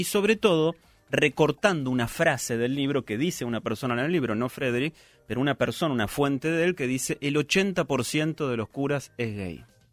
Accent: Argentina; Nosotros pensamos como argentinos que decimos, ¿cómo se paga los viajes?

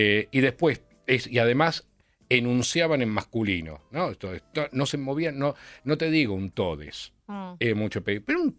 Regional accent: Argentina; así somos los argentinos pensamos así, si no sufrís como yo, no sos argentino

